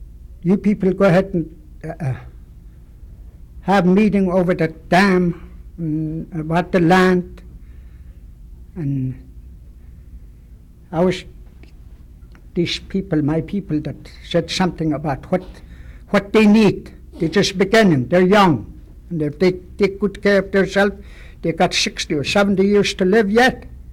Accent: Alaska, United States; I'm 69 years old now, and I'm Athabaskan Indian from Keokuk River.

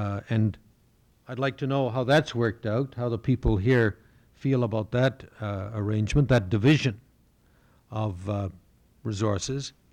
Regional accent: Canada; I come from Canada. I spent 3 years in the Canadian Arctic back in the 70s

